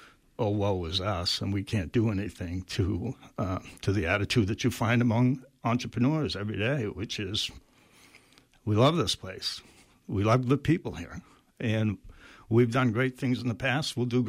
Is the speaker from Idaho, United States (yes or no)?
no; Waterville, Maine, United States; If I'm a lifelong Mainer. I grew up in Central Maine in Waterville, from a blue collar family there.